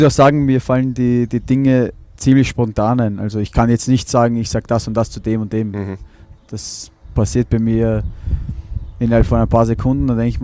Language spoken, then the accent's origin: German; Vienna, Austria; Ja, und ich bin ja aus der Ecke.